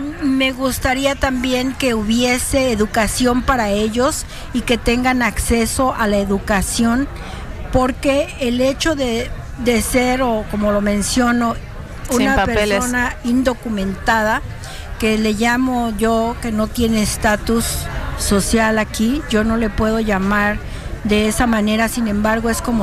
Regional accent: Mexico City, Mexico; De la Ciudad de México, del Distrito Federal. Para la gente, si alguno de ustedes es del Distrito Federal, soy de la colonia Tlalpan.

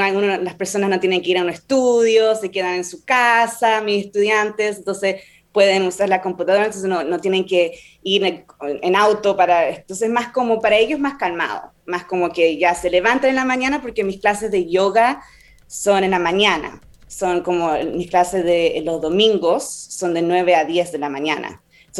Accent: Chile; como crecí en Chile

